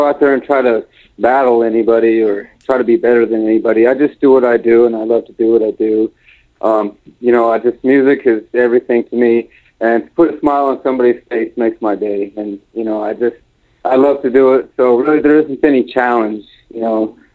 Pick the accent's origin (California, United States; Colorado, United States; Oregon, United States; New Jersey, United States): Colorado, United States; Denver; Okay. Well, I'm from Denver, Colorado. I'm 32 years old.